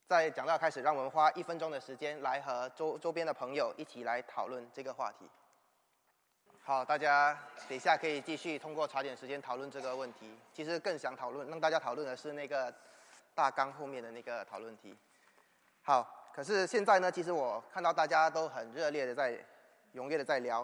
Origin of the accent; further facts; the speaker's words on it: Singapore; 那我来自新加坡，同样的，新加坡在今年年底九月也会进行投票